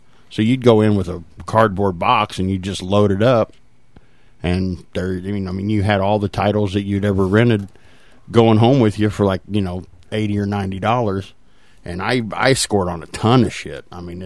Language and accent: English; St. Joseph, Missouri, United States; when I was growing up in St. Joe, you know, for the size of the town that we lived in, we had a ton of video stores.